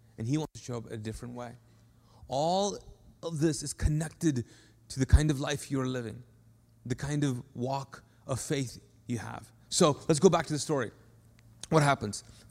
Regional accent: Kuwait; 19 years of my life, I was a Muslim. I'm a Pakistani guy that grew up in Kuwait in the Arab world, and so I'm familiar with Arab world, Pakistani, all things Muslim

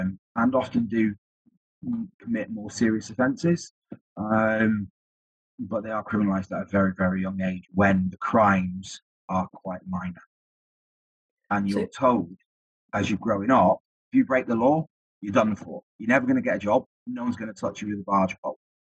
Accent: South West England, United Kingdom; I knew there wasn't a good Cornish pasty off it because I'm from the Southwest.

